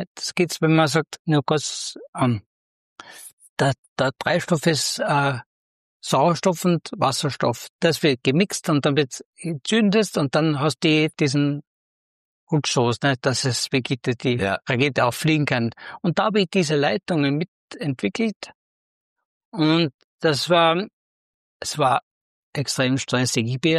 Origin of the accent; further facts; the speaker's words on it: Upper Austria, Austria; Ich komme aus Oberösterreich, das hört man wahrscheinlich auch. Also ich war in der Nähe von Rieti im Innkreis. Bin ich geboren